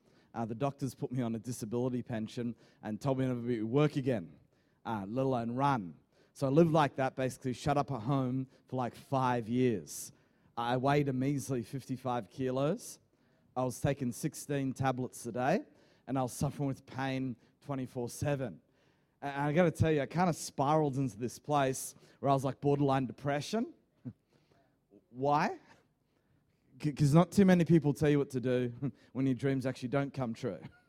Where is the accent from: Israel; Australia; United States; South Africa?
Australia; Queensland; now in Sydney, Australia; I actually originally grew up in Queensland, and about 12 years ago, I actually moved to Sydney.